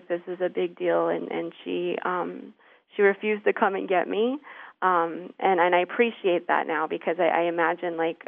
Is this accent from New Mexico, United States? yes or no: yes; Albuquerque, New Mexico, United States; also born or lived in Navajo Nation; I was born on the Navajo Nation and grew up in Albuquerque, New Mexico.